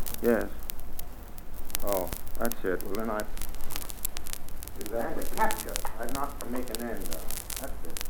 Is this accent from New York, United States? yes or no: yes; Albany, New York, United States; No, I was brought up in Albany. I was a city boy.